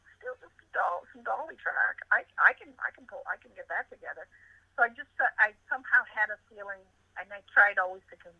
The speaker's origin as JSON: {"language": "English", "country": "Canada", "said": "I felt like that character almost represented me as a Canadian vis-a-vis England"}